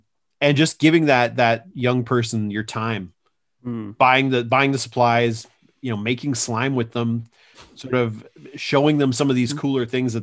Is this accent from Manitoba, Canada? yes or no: no; Maidstone, Ontario, Canada; I grew up in Maidstone, Ontario.